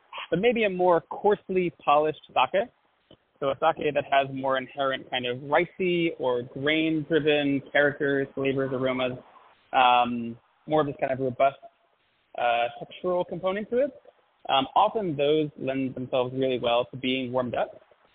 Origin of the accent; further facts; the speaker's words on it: New Jersey, United States; So I grew up in New Jersey, and my dad actually worked in the wine industry.